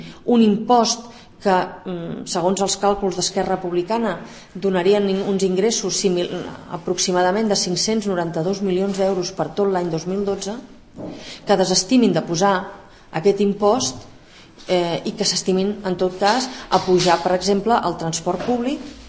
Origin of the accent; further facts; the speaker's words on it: Catalonia, Spain; com a catalans